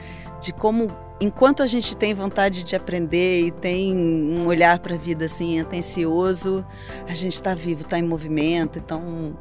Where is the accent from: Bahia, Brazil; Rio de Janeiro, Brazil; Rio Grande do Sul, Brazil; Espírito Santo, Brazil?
Rio de Janeiro, Brazil; Niterói; Eu sou nascida e criada em Niterói.